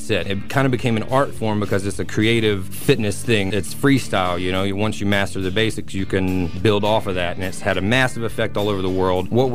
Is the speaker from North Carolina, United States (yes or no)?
yes; Washington, North Carolina, United States; I started in my hometown of Little Washington, and now we're hoping to take it around North Carolina